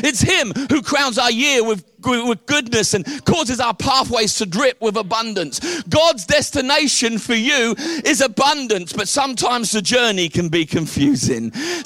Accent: England, United Kingdom; I'm English, and I know I'm meant to preach all nice and quiet

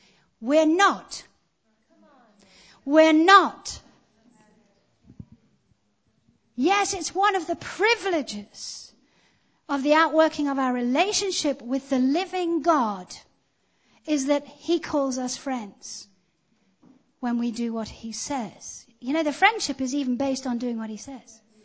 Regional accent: Zimbabwe; I grew up in Africa, in Zimbabwe. And my mum and dad used to go to the local C of E. It was a big, grand place in Salisbury. Well, it's Harare now.

